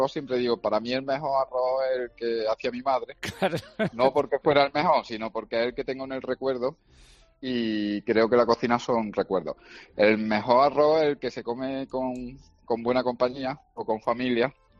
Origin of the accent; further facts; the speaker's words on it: Cordoba, Andalusia, Spain; un perol cordobés, que yo soy de Córdoba y creo que hay que llevar la tierra también a su sitio